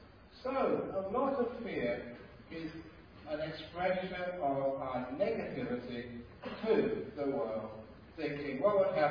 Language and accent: English; Perth, Western Australia, Australia; one of those was last year in my hometown in Australia, of Perth, Western Australia